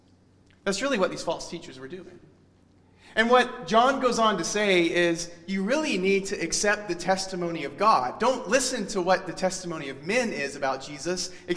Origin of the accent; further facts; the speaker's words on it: Alabama, United States; also born or lived in San Francisco, United States; You know, I've told you guys that I grew up in Alabama and that I lived for 3 years in San Francisco before moving here.